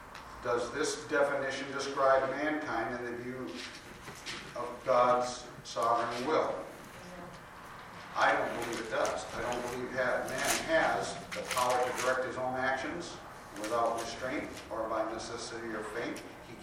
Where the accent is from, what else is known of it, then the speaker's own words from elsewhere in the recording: East Coast, United States; born there; I was born on the East Coast, and how I got out here after halfway in the middle of my 4 years of college